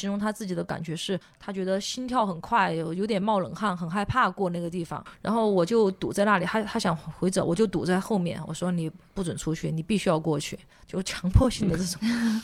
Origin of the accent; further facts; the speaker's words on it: Chongqing, China; 我是重庆人，重庆没有海，有山，但是山呢又没有雪山，有洞很多